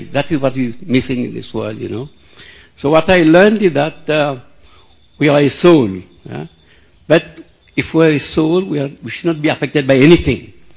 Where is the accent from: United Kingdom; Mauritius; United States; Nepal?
Mauritius; from Mauritius.